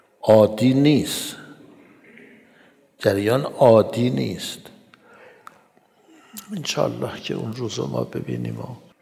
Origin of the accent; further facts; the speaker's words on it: Iran; born there; ما در ایران متولد شدیم، پدر مادرمون هم شیعه بوده